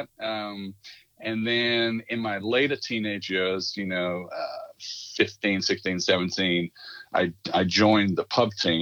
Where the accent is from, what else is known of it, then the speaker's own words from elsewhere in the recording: Birmingham, West Midlands, United Kingdom; I'm from Birmingham originally, just outside of Birmingham.